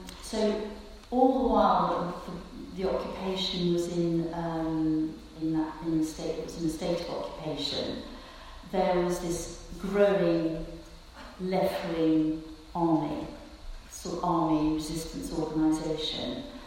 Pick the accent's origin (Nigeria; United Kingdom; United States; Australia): United Kingdom; I can really say, you know, we're British, we won't do that to each other.